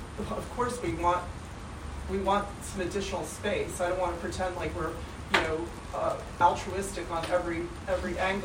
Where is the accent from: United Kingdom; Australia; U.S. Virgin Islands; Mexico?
U.S. Virgin Islands; St. Thomas; also born or lived in St. Croix; I grew up in the Virgin Islands, St. Thomas and St. Croix, very familiar with historic buildings, and I've worked in them all my life.